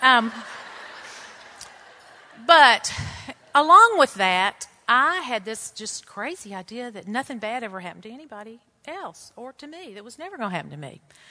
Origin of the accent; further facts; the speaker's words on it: Arkansas, United States; I was raised in Arkansas and born into a wonderful Christian family.